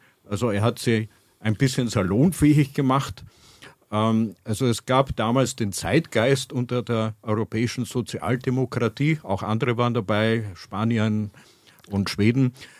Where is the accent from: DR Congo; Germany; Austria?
Austria; ich bin ja Österreicher